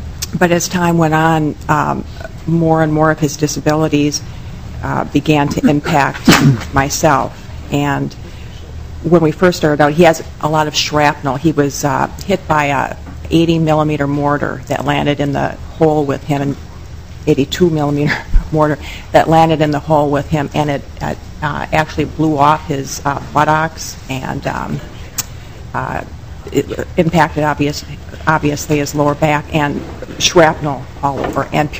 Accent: Burnsville, Minnesota, United States; I'm from Burnsville, Minnesota

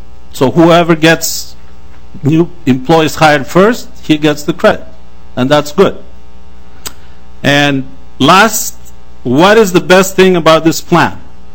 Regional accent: Plymouth, Minnesota, United States; Good afternoon. … I'm from Plymouth.

